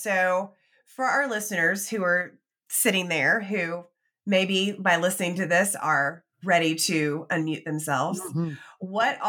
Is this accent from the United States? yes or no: yes; the South, United States; And I grew up in the South where all we did was apologize before we started any sentence.